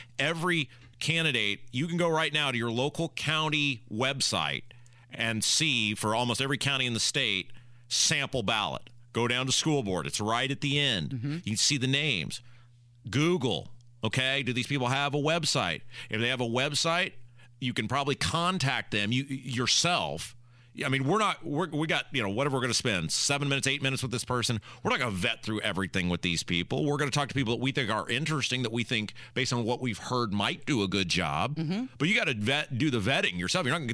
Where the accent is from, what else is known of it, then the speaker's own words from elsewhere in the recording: United States; we are doing our part as we always do because we are American patriots